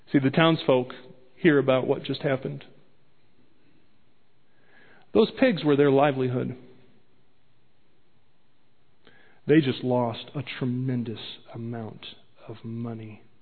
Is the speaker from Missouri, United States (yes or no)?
yes; Kirkwood, Missouri, United States; I'm from Kirkwood.